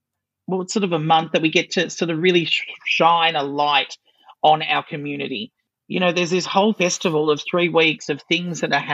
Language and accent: English; Claremont, New South Wales, Australia; I grew up in the country. I grew up in Claremont.